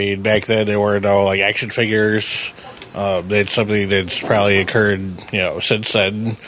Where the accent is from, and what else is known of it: Chicago, Illinois, United States